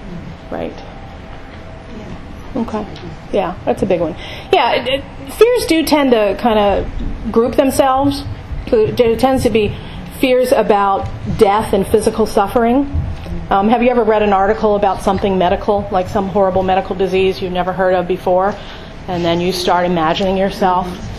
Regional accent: Ireland; And I'm Irish too, so I have a keen sense of tragedy.

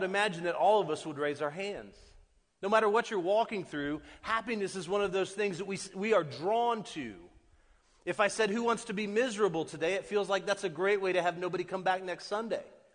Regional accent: Orlando, Florida, United States; And so I grew up here in Orlando. Central Florida has been like my backyard for all of my life.

